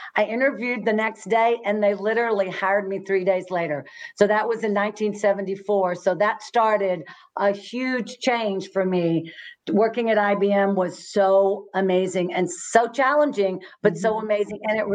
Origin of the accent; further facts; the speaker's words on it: Fort Worth, Texas, United States; I grew up in Fort Worth, Texas, and you and I have that connection from Fort Worth as well.